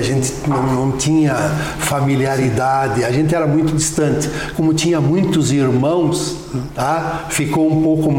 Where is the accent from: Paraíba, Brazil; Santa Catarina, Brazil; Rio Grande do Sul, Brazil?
Rio Grande do Sul, Brazil; Caxias do Sul; born there; Eu nasci em Caxias do Sul.